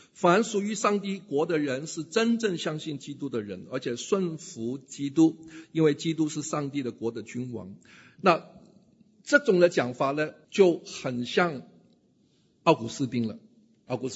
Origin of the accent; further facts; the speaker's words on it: United States; Chinese is a second language; 那我来自美国嘛